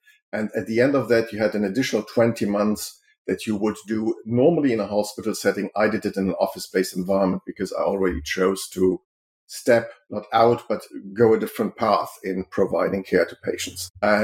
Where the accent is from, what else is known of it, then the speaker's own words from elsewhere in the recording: Germany; My mom is French, but I grew up in Germany.